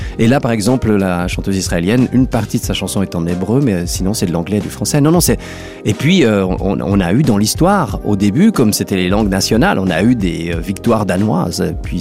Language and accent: French; Romandy, Switzerland; un peu moins chez nous en Suisse romande